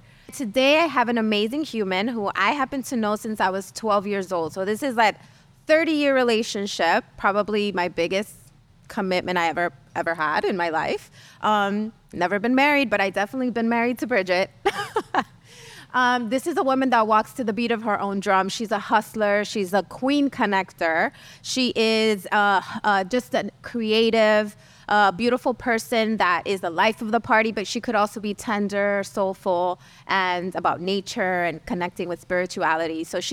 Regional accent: Kendall, Florida, United States; We grew up in Kendall. And it's full of Latinos.

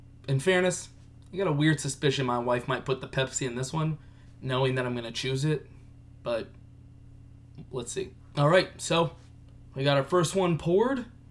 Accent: Texas, United States; I'm a Dr. Pepper fan. I'm from Texas.

